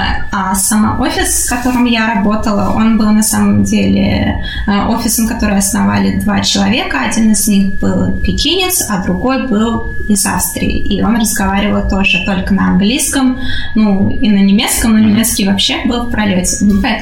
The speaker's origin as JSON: {"language": "Russian", "town": "Kazan", "region": "Tatarstan", "country": "Russia", "said": "Я сама из Казани, училась я в Казанском архитектурном."}